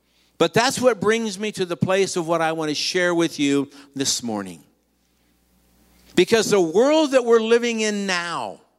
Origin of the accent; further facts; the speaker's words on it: California, United States; I grew up in Southern California and grew up in school.